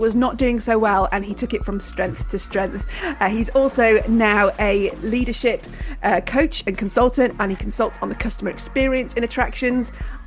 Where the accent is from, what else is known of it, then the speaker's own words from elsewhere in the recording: Newport, Wales, United Kingdom; I'm actually from Newport